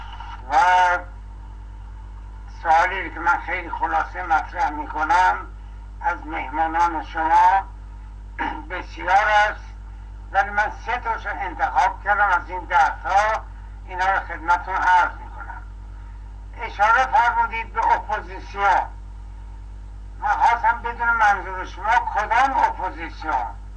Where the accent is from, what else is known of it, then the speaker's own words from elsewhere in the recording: Iran; همه ما ایرانی هستیم